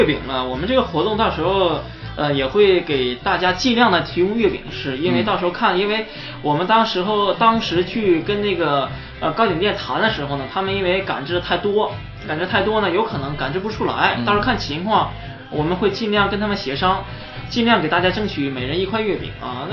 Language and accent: Chinese; Liaoning, China; 我其实我们东北啊，我是东北人啊，然后我们东北我是辽宁的